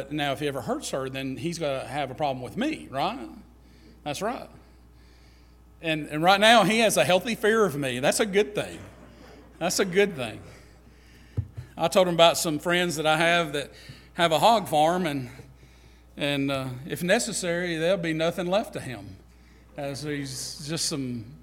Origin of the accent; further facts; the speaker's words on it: Alabama, United States; also born or lived in Alaska / North Dakota; Alabama. I was born in Alabama. I'm an Alabamian. Even though I lived all over creation with my dad's military career and all that, I'm still an Alabamian.